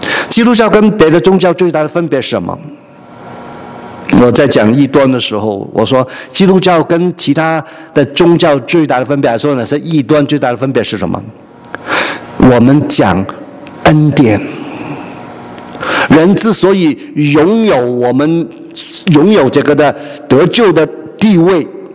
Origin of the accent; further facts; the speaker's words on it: China; 好像我们中国人来一个的观念，人死如灯灭这个观念